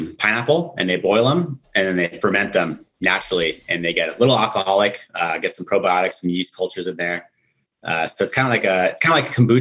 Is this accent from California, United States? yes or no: yes; California, United States; I've really never lived outside of California. And I'm married an Australian